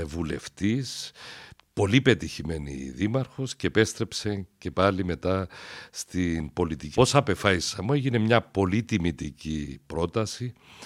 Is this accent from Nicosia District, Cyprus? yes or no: yes; Nicosia, Nicosia District, Cyprus; αγαπώ πάρα πολύ την πόλη μου, τη Λευκωσία.